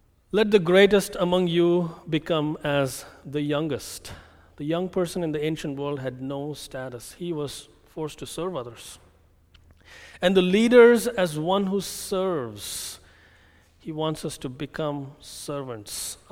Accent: India; I come from India, and the Indian political system is quite fashioned after Britain.

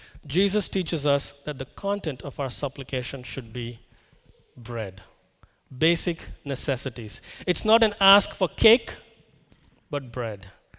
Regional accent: North India, India; I'm actually a South Indian who grew up in the North

